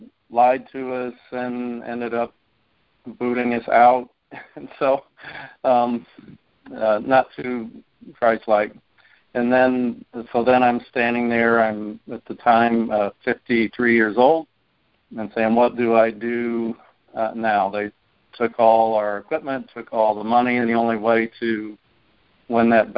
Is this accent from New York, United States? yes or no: no; St. Louis, Missouri, United States; She's from Alabama. I grew up in St. Louis.